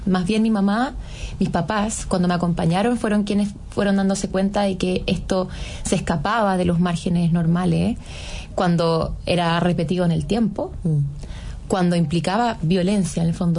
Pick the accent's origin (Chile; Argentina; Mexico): Chile; nosotros estamos súper acostumbrados como sociedad chilena a la talla palo